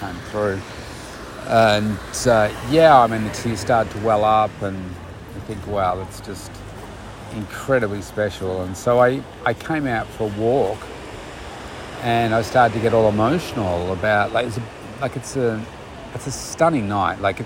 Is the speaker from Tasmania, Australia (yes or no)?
no; Pakenham, Victoria, Australia; Now, Pakenham is my hometown, and a part of the Pakenham show, they have an art display competition.